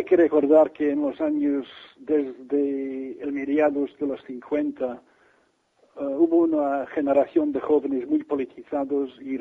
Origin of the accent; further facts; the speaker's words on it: Glasgow, Scotland, United Kingdom; Spanish is a second language; En la región en que yo crecí, Glasgow y sus alrededores, hubo muchos escoceses